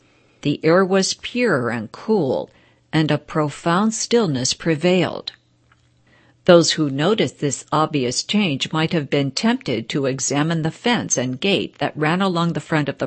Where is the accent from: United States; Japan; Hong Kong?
Hong Kong; Since I grew up in Hong Kong, which was predominantly Catholic, and what is more, since I attended parochial schools in my childhood